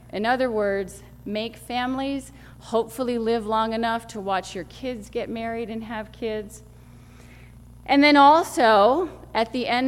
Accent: Northeast, United States; I grew up in the Northeast. Maybe I'm a sunny California beach girl.

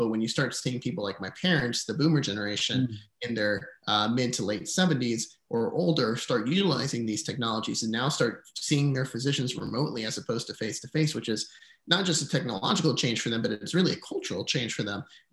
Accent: Puerto Rico; I'm originally from Puerto Rico. My father's Dominican, my mom's Puerto Rican. I was born on the island.

